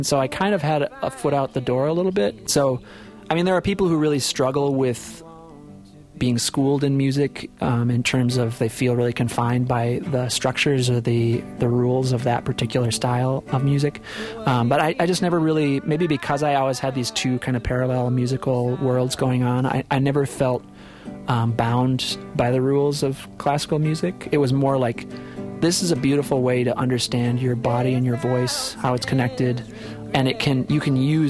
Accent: Amery, Wisconsin, United States; I grew up in Amory, Wisconsin, which is a little town

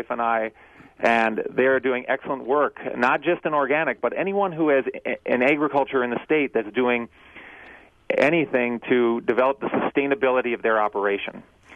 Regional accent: Wausau, Wisconsin, United States; I am from the Wausau area, and my parents are.

